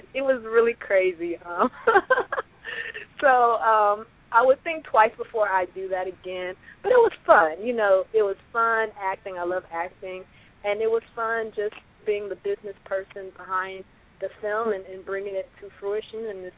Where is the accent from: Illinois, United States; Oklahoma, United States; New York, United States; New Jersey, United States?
Illinois, United States; Chicago; also born or lived in Los Angeles; I do have a PhD in engineering from Georgia Tech, though I'm from Chicago. So after I graduated from Georgia Tech, I moved out to L.A. to act.